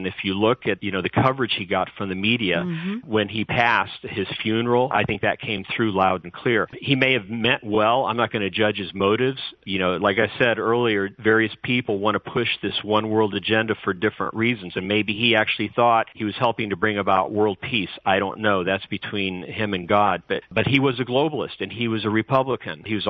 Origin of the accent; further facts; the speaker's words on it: Indiana, United States; I know in Indiana, my home state